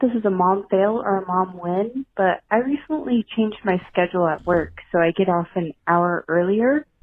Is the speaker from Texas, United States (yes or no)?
yes; San Antonio, Texas, United States; I'm from San Antonio.